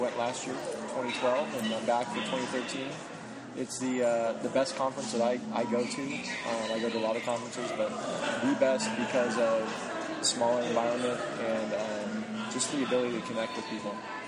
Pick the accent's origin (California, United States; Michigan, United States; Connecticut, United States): California, United States; San Diego; I'm from San Diego, California